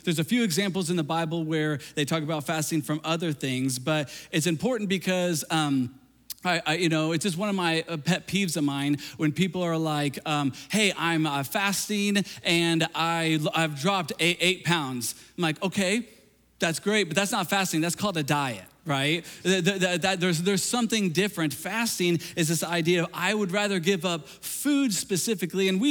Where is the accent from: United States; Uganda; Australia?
United States; Galesburg, Illinois; it was in a youth group I grew up in Galesburg, Illinois.